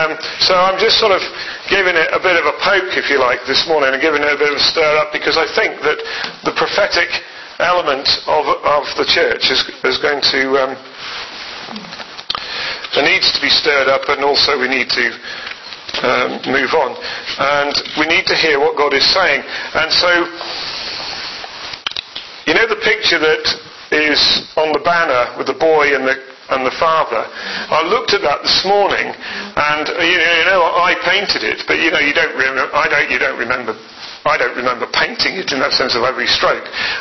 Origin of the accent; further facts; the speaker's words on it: England, United Kingdom; It's all about our sovereignty. It's all about who we are as British people.